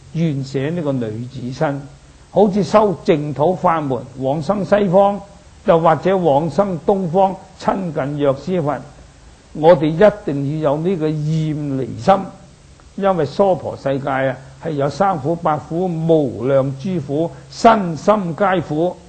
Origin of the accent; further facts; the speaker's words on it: China; 不過呢個百咧係我哋中國人呢個數目字裏面啊係一個整數